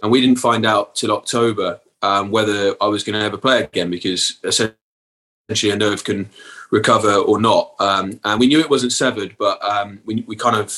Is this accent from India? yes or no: no; South West England, United Kingdom; accent: Bristolian; As you can probably tell from my Bristolian accent that it's been passed down, yeah.